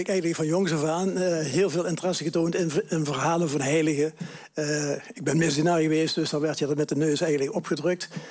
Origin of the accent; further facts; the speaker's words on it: Belfeld, Limburg, Netherlands; born there; now in Beesel, Netherlands; Ik ben in Belvend geboren. Ah. Ik heb nog het restje van de lagere school in Reuver meegemaakt.